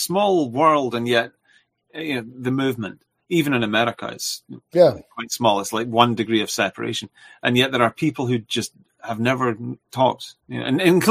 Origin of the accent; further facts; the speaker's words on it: New Jersey, United States; I'm from Ocean County myself.